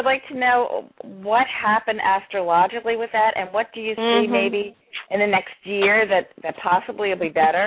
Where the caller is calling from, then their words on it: Philadelphia, Pennsylvania, United States; Hi, I'm calling from Philadelphia.